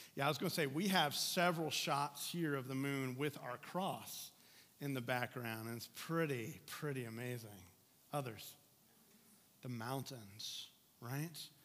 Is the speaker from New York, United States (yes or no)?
no; Indiana, United States; I grew up in Indiana, so... my father right over there, my sister right over there